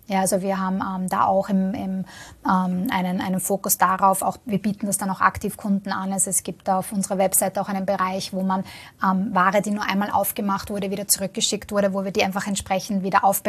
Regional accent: Vienna, Austria; Aber ich komme selber aus Wien, ja, also ich arbeite quasi auch am Land, ja.

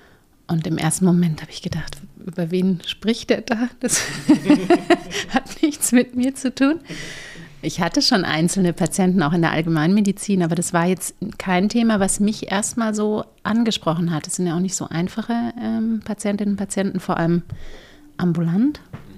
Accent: Munich, Bavaria, Germany; born there; Ich bin in München geboren. Die ältere von 2 Geschwistern.

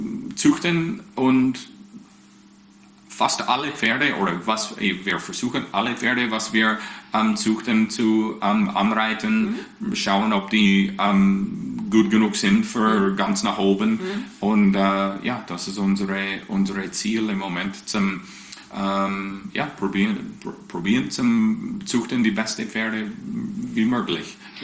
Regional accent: Western Canada, Canada; German is a second language; now in Switzerland; Nein, ich komme aus dem Westen

